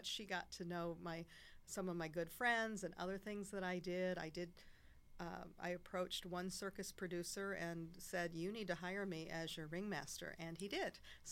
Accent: Cincinnati, Ohio, United States; I'm from the Cincinnati area, and so I needed a summer job before I went to college

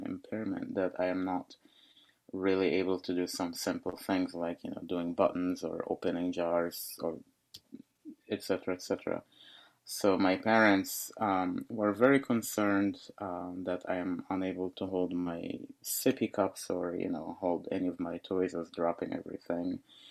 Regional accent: Cairo, Cairo Governorate, Egypt; As you know, I grew up in Egypt, Cairo, Egypt, and I was born with very special hand conditions and eye conditions.

